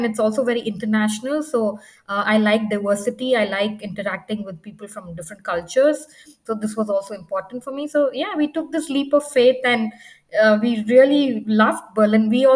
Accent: Western India, India; moved away as an adult; also born or lived in United States; now in Germany; So I'm basically from India, from the western part of India. And I'm married, and my husband and I had moved to the US to pursue our master's.

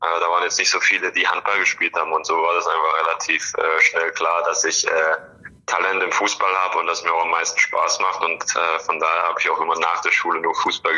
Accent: Meichingen, Baden-Württemberg, Germany; also born or lived in Böblingen; Genau, also ich fühle mich als Meichinger, also... Ich bin geboren in Böblingen, aber ich bin jetzt auch gerade zurzeit bei meinen Eltern in Meichingen.

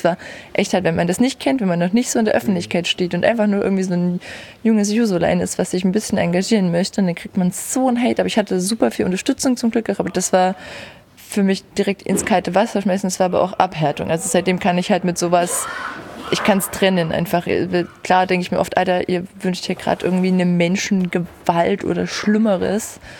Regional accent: Germany; born there; Naja, also ein Punkt ist so, ich bin in Deutschland geboren, meine Eltern kommen aus Deutschland, so ich bin kein Person of Color.

